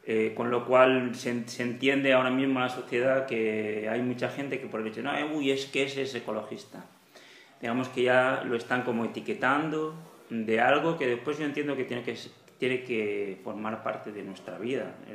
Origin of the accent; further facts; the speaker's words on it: Carrícola, Valencian Community, Spain; soy de Carrícola y ahora en este momento formo parte también del ayuntamiento.